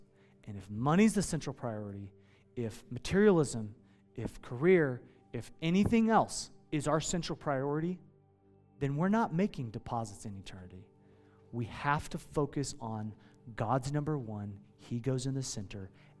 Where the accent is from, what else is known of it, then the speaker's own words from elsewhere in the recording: Iowa, United States; I grew up in Iowa. Listen, I grew up working on farms that made bacon.